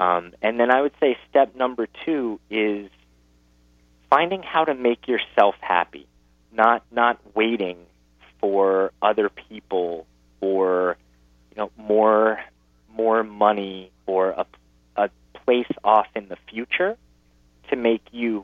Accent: Los Angeles, California, United States; So I grew up in Los Angeles, in the middle of Hollywood, born into a famous family

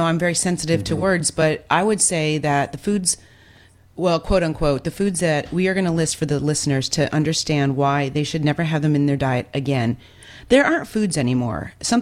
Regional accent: Ohio, United States; I grew up in Ohio in the Midwest, and my grandfather had a soybean farm and a corn.

